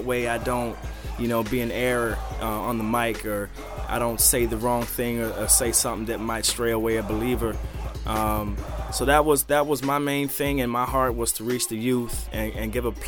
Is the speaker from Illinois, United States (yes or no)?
yes; Chicago, Illinois, United States; Well, I'm from Chicago. So I know about the snow up there and the wind up there, but I haven't been up there in so long.